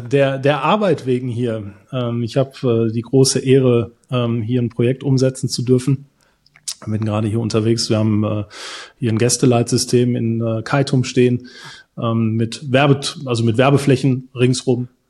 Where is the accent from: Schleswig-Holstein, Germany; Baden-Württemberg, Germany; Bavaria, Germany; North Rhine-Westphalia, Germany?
North Rhine-Westphalia, Germany; Ja, ich bin im Ruhrgebiet geboren, altes Ruhrpott-Kind. Ich glaube, das kann man auch nicht, ich kann es einfach nicht verbergen. Dazwischen ruhig rutschen einfach so die klassischen Wörter raus. Ja, wirklich groß geworden da in der Nähe von Bochum